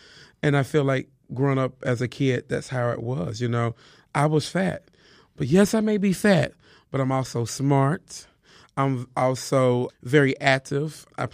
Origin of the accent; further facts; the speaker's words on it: Moss Point, Mississippi, United States; But I was born and raised in Moss Point, Mississippi. And it's just the Southern way of life, you know.